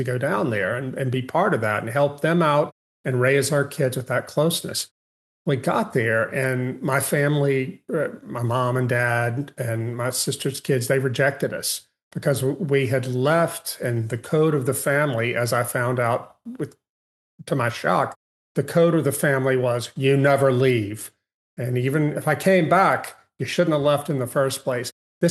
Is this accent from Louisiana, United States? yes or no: yes; Louisiana, United States; my wife and I moved with our kids from Philadelphia to my hometown in Louisiana, a small town of 2,000 people